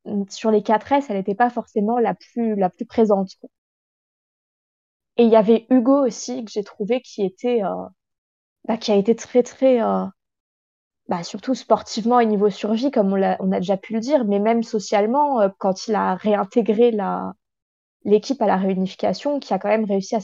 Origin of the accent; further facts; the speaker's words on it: Paris, Île-de-France, France; j'ai 21 ans et je suis de Paris.